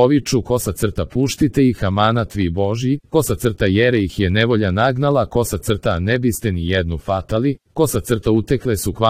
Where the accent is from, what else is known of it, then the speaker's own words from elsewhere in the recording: Montenegro; ja sam Crnogorac, ali znam da sam Srbin.